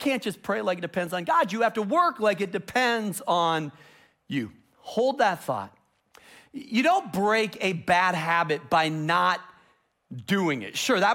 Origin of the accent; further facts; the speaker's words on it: Chicago, Illinois, United States; I grew up in Chicago. That's where I spent many, many weeks in the intensive care unit.